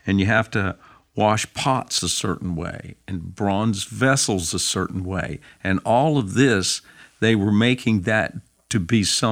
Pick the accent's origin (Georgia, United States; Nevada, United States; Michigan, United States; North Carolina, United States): North Carolina, United States; I'm from North Carolina.